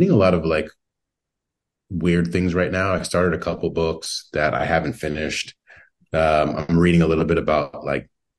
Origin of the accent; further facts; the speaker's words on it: New York, United States; which I thought was fascinating as a New Yorker because I can't go three steps without looking at garbage.